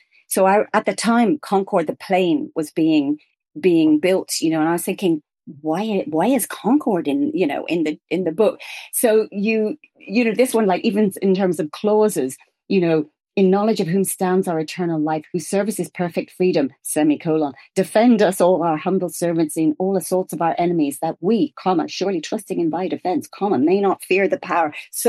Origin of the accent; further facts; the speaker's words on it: Rathmichael, Leinster, Ireland; But I grew up out in Rathmichael, very nice leafy suburb, Rathmichael, near Shankill and Bray out there. And one of four kids, kind of in the 60s.